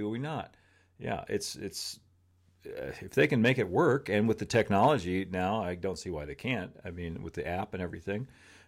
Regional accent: California, United States; I'm a huge Knott's Berry Farm fan also. I grew up in Orange County.

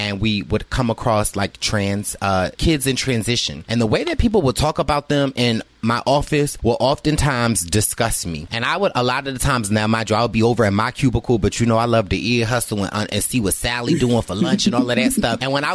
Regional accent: Philadelphia, Pennsylvania, United States; I'm from Philadelphia and I know stories just like that of like young trans women being killed

